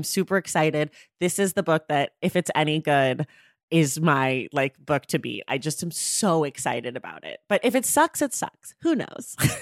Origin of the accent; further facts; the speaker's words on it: Oakland, California, United States; And I'm from Oakland, so I've been familiar with the story.